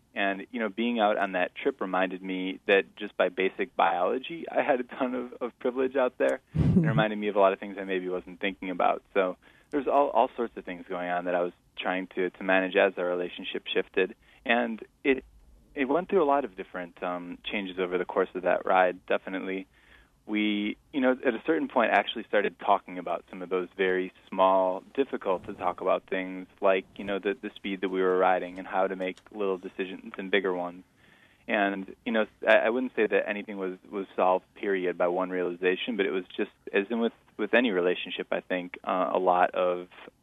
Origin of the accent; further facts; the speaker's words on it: Conover, Wisconsin, United States; My hometown is, well, I actually, Conover is the street address, but I kind of live between three small towns up there.